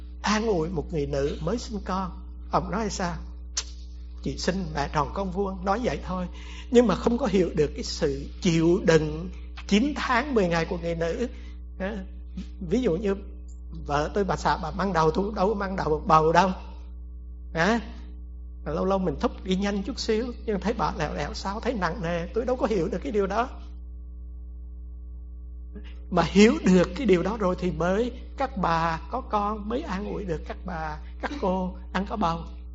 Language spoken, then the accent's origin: Vietnamese; Hue, Thừa Thiên Huế, Vietnam; Tôi tại người Huế nên là quen bún bò qua hamburger.